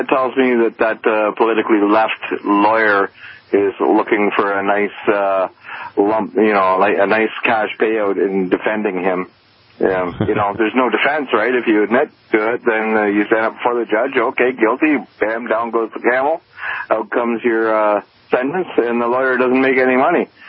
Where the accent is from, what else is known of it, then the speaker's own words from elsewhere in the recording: Canada; I just wanted to say, as a Canadian